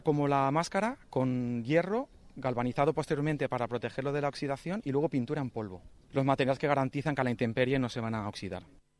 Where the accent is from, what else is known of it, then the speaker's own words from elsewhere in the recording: Valencia, Valencian Community, Spain; vengo desde Valencia, efectivamente. Tengo el estudio allí en el centro de Valencia.